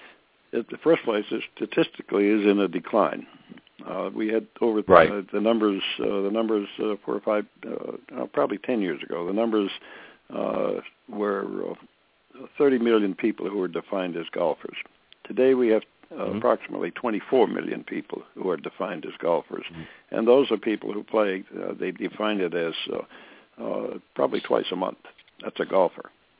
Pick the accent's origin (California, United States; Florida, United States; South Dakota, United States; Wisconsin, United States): California, United States; I'm from California, and I saw at least in Monterey Peninsula at least 3 $30 million courses